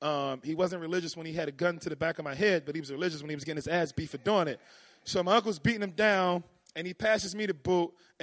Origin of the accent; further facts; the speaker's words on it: Baltimore, Maryland, United States; like I said, I'm from East Baltimore